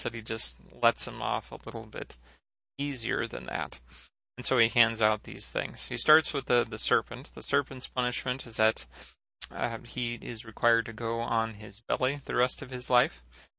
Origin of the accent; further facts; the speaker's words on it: North Dakota, United States; I remember growing up in North Dakota when I was real little